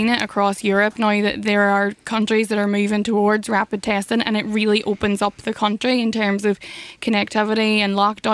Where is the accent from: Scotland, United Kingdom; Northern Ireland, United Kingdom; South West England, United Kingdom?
Northern Ireland, United Kingdom; Derry; I'm originally from Derry